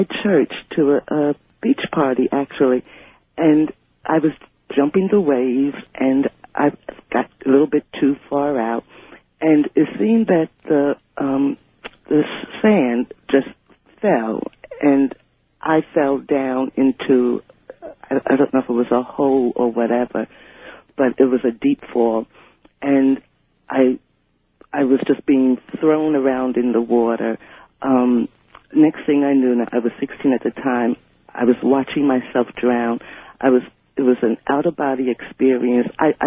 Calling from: Richmond, Virginia, United States; I'm calling from Richmond, Virginia.

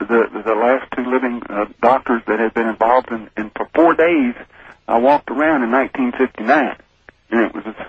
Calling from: Houston, Texas, United States; Houston, Texas.

